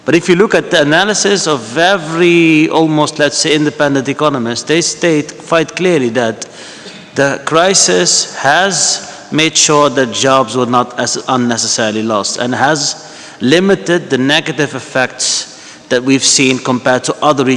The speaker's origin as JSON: {"language": "English", "country": "Netherlands", "said": "I'm from the Netherlands."}